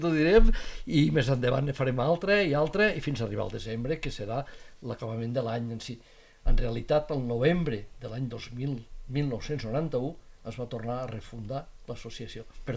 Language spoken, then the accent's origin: Catalan; Les Borges Blanques, Catalonia, Spain; clar, som de Lleida, de la província, no? Diu, però som de les Borges.